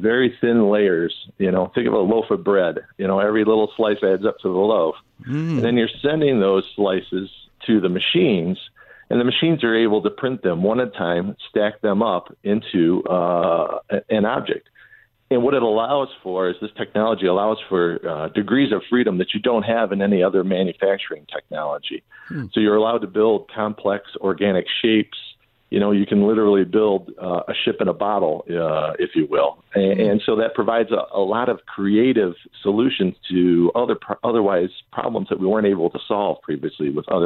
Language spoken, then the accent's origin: English; Michigan, United States; Well, I grew up in Southeast Michigan, and you know, spent a lot of time rolling around in the automotive industry.